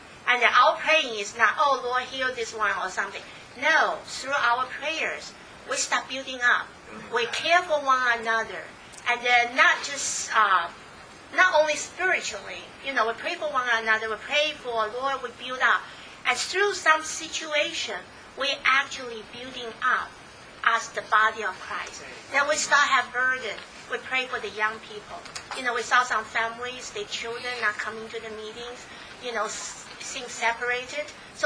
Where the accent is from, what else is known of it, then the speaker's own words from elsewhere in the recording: Philadelphia, Pennsylvania, United States; I'm from Philadelphia, the district 2.